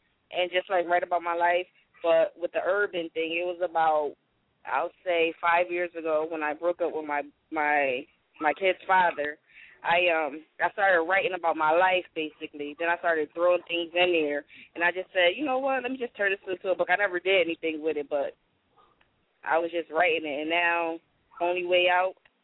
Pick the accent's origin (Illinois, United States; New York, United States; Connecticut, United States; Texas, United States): Connecticut, United States; Bridgeport; I am from Bridgeport, Connecticut also. I have three children.